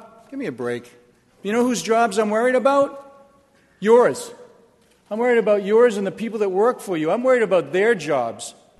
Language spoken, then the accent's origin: English; Massachusetts, United States; I am a Republican from Massachusetts. I have the scars to prove it.